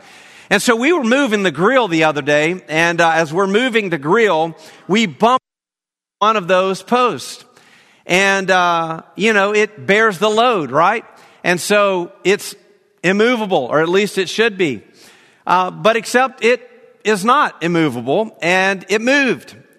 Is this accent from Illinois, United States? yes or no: no; Mississippi, United States; born there; and I was born in Mississippi, and I draw out my eyes sometimes, like that's how He made me.